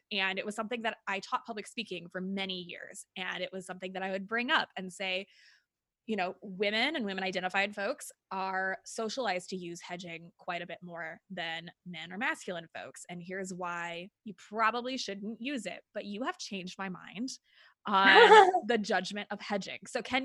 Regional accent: Indiana, United States; I grew up in Indiana where saying you folks and the word folks is so common that that's always what I've used.

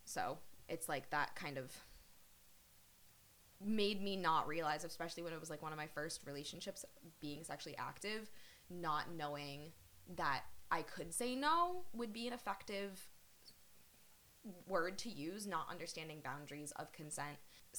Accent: Amherst, Massachusetts, United States; but I'm also a local to the area. So growing up in Amherst, I went to Amherst High School.

